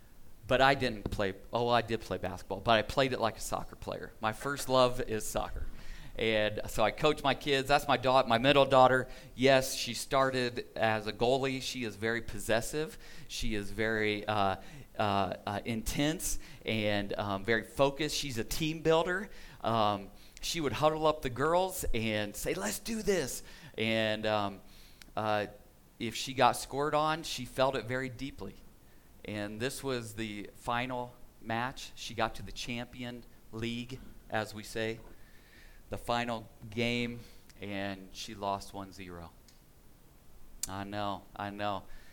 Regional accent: Indiana, United States; I was joking about my Indiana Pacers because growing up in Indiana, if you don't know, it has a state religion.

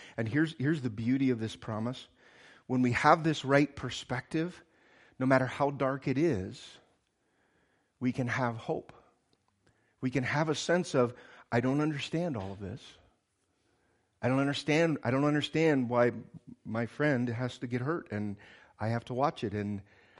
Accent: United States; Out of the womb, I'm an American.

